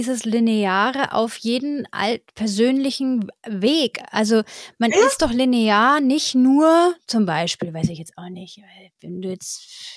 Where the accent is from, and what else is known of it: Germany